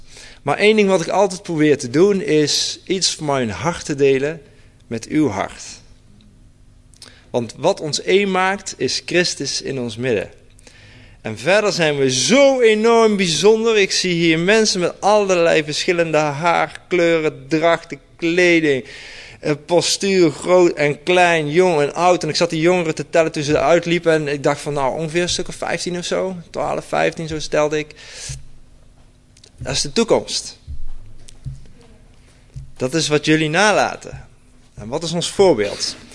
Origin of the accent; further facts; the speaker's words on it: North Brabant, Netherlands; accent: Brabantish; En dan lachen ze altijd om mijn Brabantse accent.